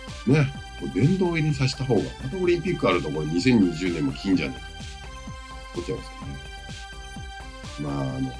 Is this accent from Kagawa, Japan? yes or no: no; Hokkaido, Japan; 僕も北海道出身なんでね、まあ、そだねと嬉しいなと思います